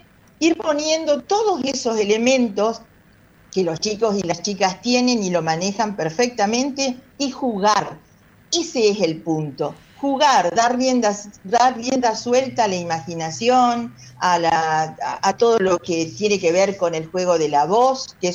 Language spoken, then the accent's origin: Spanish; Paraná, Entre Ríos, Argentina; yo soy paranaense, entrerriana, soy de la Mesopotamia, rodeada de ríos